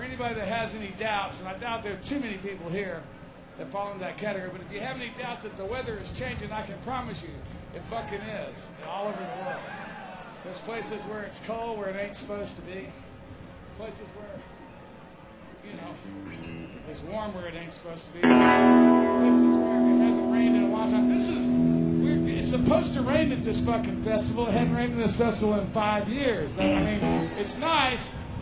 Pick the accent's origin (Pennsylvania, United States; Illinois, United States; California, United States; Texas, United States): Texas, United States; moved away as an adult; now in Tennessee, United States; And in Tennessee, when I moved there from Texas when I was 19, there were no red-tailed hawks.